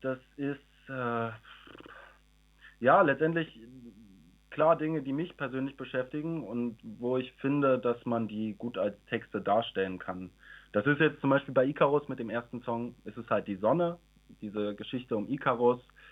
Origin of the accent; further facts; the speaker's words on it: Dresden, Saxony, Germany; Ich komme tatsächlich aus Dresden